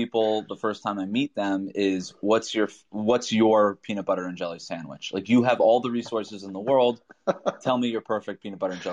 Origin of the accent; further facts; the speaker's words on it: Florida, United States; So my logic here, and the reason I feel like I can cheat a little bit, is you know that I'm from South Florida.